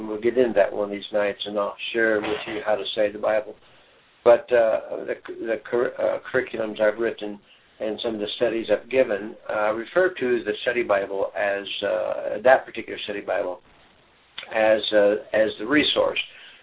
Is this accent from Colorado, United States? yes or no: yes; Colorado, United States; And of course, I'm from Colorado, and squall is not a good name